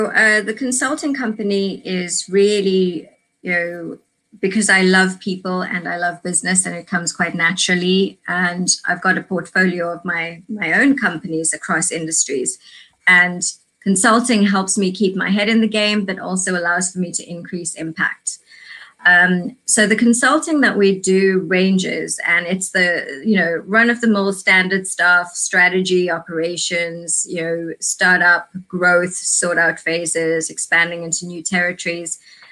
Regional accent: South Africa; So I was born during apartheid in South Africa.

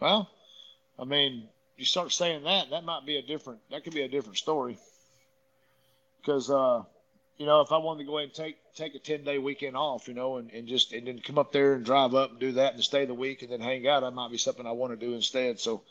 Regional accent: Midland, Texas, United States; Whenever we did the cook-off here in Midland at my hometown

